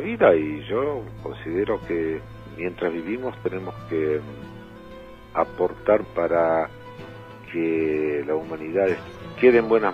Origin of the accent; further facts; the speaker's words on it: Argentina; yo soy argentino, no tuve nada que ver personalmente con el holocausto. Mi papá era argentino, mi mamá no.